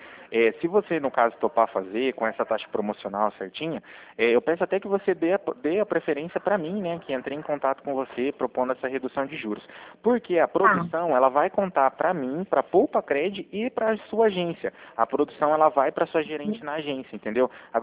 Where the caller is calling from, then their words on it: Cornélio Procópio, Paraná, Brazil; E eu falo de Cornélio Procópio, no Paraná